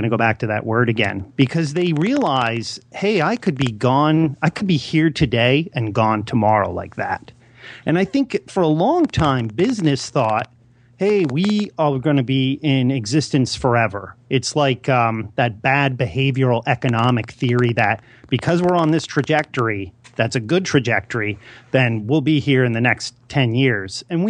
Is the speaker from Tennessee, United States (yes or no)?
no; Philadelphia, Pennsylvania, United States; also born or lived in New York; I grew up, I grew up in Philadelphia, but I lived in New York for a majority of my life.